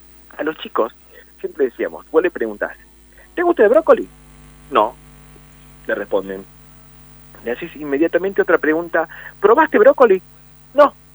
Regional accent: Argentina

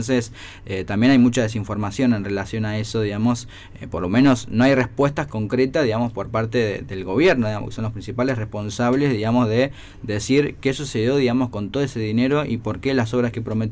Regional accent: Cipolletti, Río Negro, Argentina; en mi caso, yo que vengo de Cipolletti, la ruta 22 sin terminar

